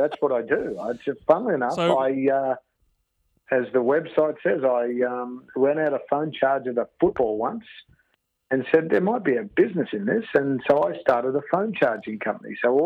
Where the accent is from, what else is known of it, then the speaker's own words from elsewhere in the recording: Sydney, New South Wales, Australia; I'm from Sydney.